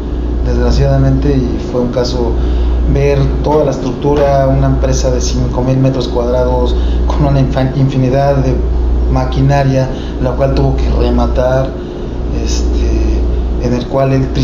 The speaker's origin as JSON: {"language": "Spanish", "country": "Mexico", "said": "somos mexicanos, lo podemos hacer y hacemos productos confiables."}